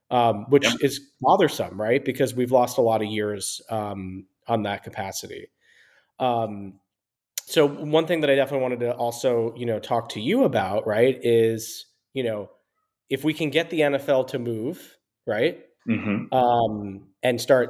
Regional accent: New York, United States; You know, I grew up in New York, and, you know, kind of started my career in like the late 90s, early 2000s.

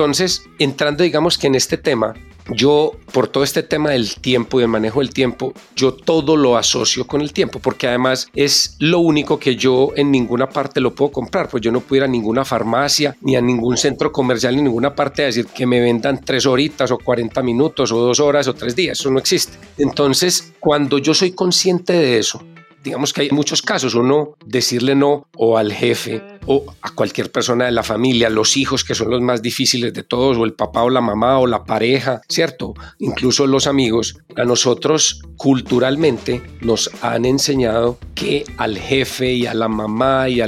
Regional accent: Barranquilla, Atlántico, Colombia; accent: costeño; also born or lived in Cali / Bogotá; now in Medellín, Colombia; yo soy colombiano, soy barranquillero, así la gente no lo crea con este acento costeño tan marcado que tengo. Llevo 25 años viviendo acá en Medellín y he rodado pues por muchas ciudades, Cali, Bogotá, incluso por fuera del país he vivido en par de países.

